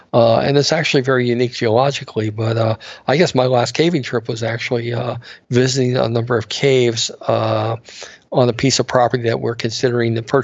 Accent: Maryland, United States; I'd actually gotten a copy of Caverns of West Virginia because I grew up in the Maryland area

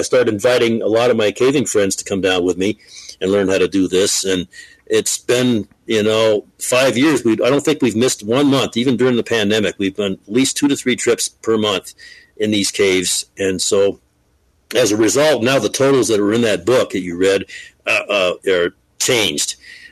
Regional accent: Vermont, United States; born there; I was living in Vermont. I was born in Vermont

